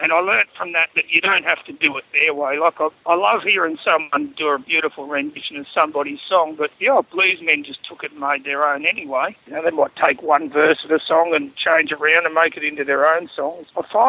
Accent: Camperdown, Victoria, Australia; also born or lived in Colac; I was born in Colac in Victoria.

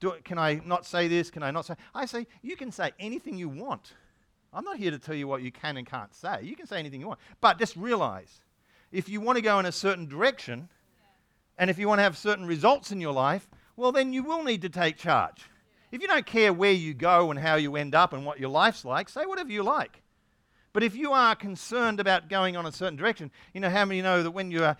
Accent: Yarrawonga, Victoria, Australia; I grew up in Yarrawonga, but I went to school in Wangaratta for my high school, Wang Tech.

